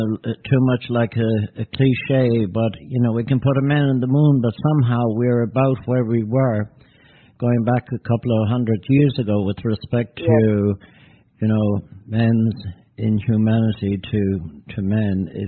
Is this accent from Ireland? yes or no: yes; Ireland; There was existing even as I was growing up in Ireland.